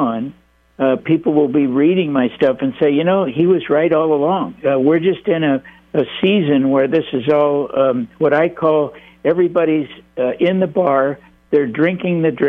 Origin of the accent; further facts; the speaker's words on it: California, United States; I used to live in California. I was born and raised in California.